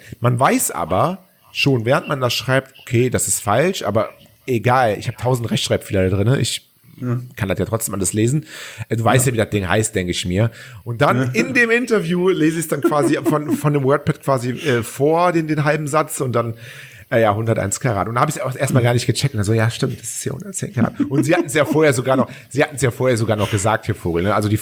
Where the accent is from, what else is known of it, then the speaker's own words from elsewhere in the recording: Cologne, North Rhine-Westphalia, Germany; weil ich bin Kölner